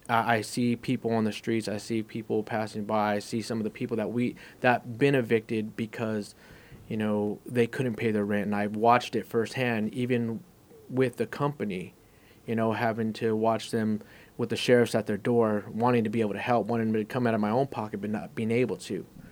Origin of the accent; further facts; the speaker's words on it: California, United States; Again, growing up in California, being on Skid Row